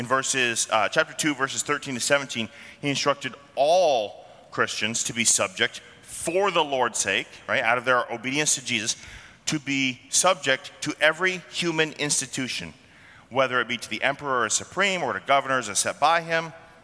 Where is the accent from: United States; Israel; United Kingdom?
United States; New England; I grew up in New England. It's liberal there. It was liberal when I grew up there. It's still liberal there now.